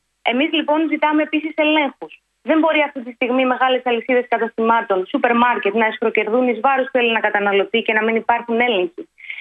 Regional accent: Macedonia, Greece; Και ως Ευρύτησα και ως Μακεδόνισσα έχω ιδιαίτερη ευαισθησία στο θέμα αυτό.

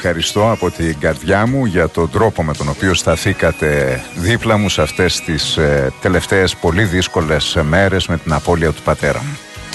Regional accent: Alexandroupoli, Eastern Macedonia and Thrace, Greece; επειδή κατάγομαι από την περιοχή, έχω ρίζες στην ευρύτερη περιοχή, έχω γεννηθεί στην Αλεξανδρούπολη και η καταγωγή της οικογένειάς μου είναι από την Ορεστιάδα, είμαι Θρακιώτης.

